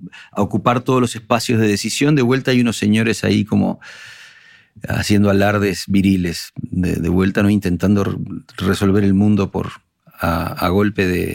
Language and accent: Spanish; Montevideo, Uruguay; accent: Uruguayan; now in Spain; llevo 27 años viviendo en España y todavía tengo acento uruguayo, toco la guitarra como un uruguayo, veo el mundo como un montevideano